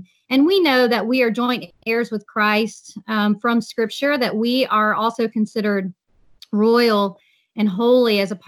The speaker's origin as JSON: {"language": "English", "region": "Florida", "country": "United States", "said": "I am from Florida and been living there"}